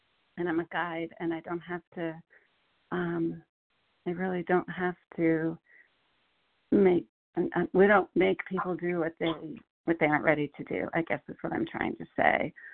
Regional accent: Connecticut, United States; I'm from Connecticut, grateful member of this program and compulsive overeater.

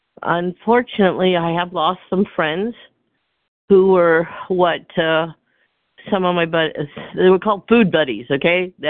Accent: California, United States; I'm from California

